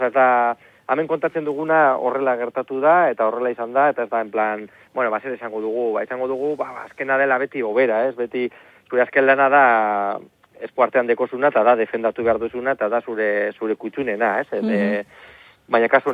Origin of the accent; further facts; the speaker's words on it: Portugalete, Basque Country, Spain; noski nire herri da Portugalete getxo